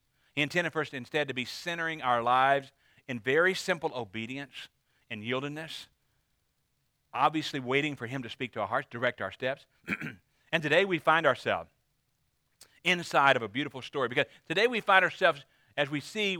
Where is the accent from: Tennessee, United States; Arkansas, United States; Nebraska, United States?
Arkansas, United States; Paris; born there; born in the same town that I was born in Paris, Arkansas.